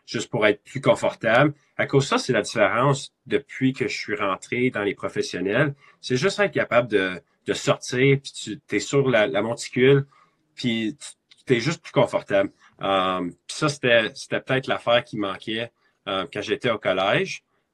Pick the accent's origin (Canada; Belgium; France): Canada; Puis je sais que je suis Canadien et je peux jouer dans le froid, mais c'est toujours plus plaisir si je joue dans le chaud.